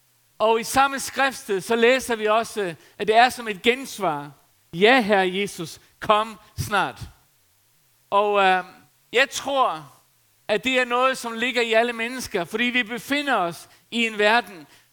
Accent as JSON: {"language": "Danish", "country": "Faroe Islands", "tie": "born or raised there", "said": "Problemet på Færøerne, det er, at der hvor jeg er opvokset, så er der rimelig mange dage, hvor man skal holde sin sti ren"}